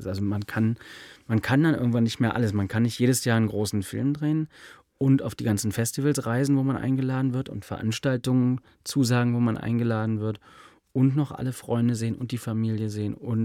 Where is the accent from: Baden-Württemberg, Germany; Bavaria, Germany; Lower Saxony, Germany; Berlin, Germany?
Berlin, Germany; ich bin in Berlin groß geworden, ich habe hier ein ganz gutes Netzwerk, ich habe meine Eltern hier.